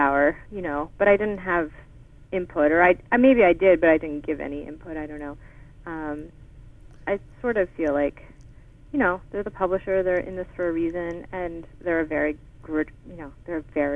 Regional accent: Delaware, United States; I grew up in Delaware, and we would go to Philadelphia all the time because there's not that much to do in Delaware.

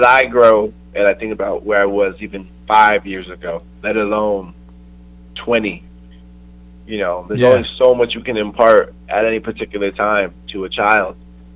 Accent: New York City, New York, United States; my mother's an immigrant from Ghana, and I was born in Queens, I grew up in New York

